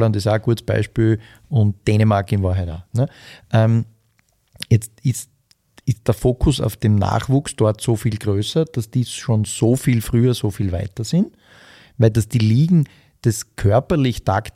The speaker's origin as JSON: {"language": "German", "country": "Austria", "said": "was bei uns in Österreich recht selten der Fall ist."}